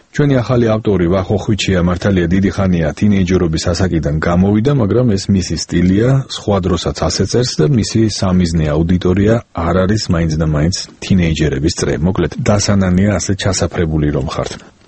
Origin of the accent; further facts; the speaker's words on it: Tbilisi, Georgia; სხვათაშორის მეც გავიზარდე უბანში, სადაც ბევრი არაქართველი ცხოვრობდა. ჩვენც ვერაზე ყოველთვის ვამაყობდით ამ ეთნიკური მრავალფეროვნებით